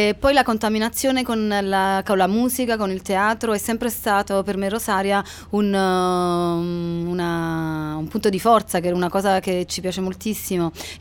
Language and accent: Italian; Naples, Campania, Italy; accent: Neapolitan; Il mio accento, sì, è partenopeo, sì.